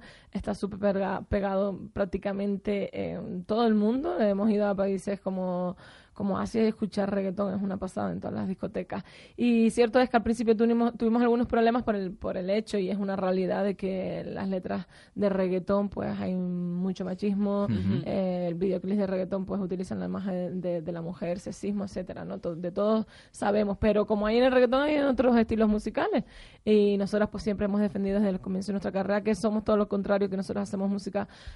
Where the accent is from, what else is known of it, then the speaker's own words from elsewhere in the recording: Spain; nosotros somos españolas